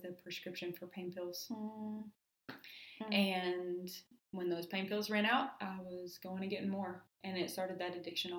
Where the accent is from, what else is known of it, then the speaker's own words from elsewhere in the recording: Longview, Texas, United States; We're from Longview, Texas, and I didn't have a whole lot of friends.